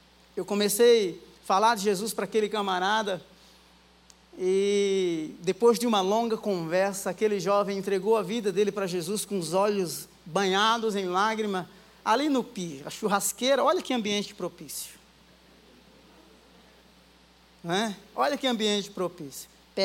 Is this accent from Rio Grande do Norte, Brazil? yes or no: yes; Rio Grande do Norte, Brazil; also born or lived in abroad; eu não sou de São Paulo, eu sou do Rio Grande do Norte, não é? Já morei em vários lugares também aí do Brasil, morei fora do Brasil